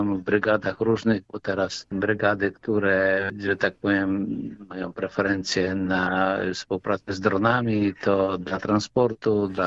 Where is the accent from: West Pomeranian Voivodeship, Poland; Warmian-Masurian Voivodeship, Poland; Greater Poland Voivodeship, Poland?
West Pomeranian Voivodeship, Poland; Trzebiatów; also born or lived in Gryfice; Po prostu urodziłem się w Gryficach i wychowałem się w Trzebiatowie.